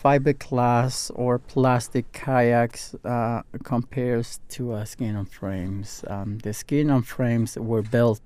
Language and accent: English; Greenland; English is a second language; moved away; When I moved from Greenland, you know, I was kind of wondering, what am I going to do here? English is my third language